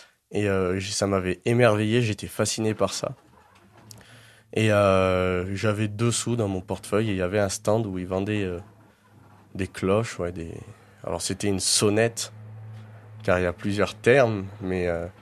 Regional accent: Grenoble, Auvergne-Rhône-Alpes, France; j'ai pas forcément grandi dans ce milieu-là, car j'ai grandi à Grenoble, j'étais dans des quartiers

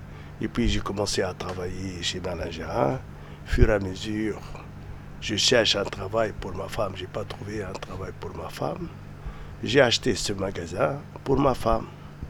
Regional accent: Tunisia; moved away; je suis d'origine tunisienne, je suis né en Tunisie, je suis fier d'être. Je suis arrivé le 15 septembre 1965.

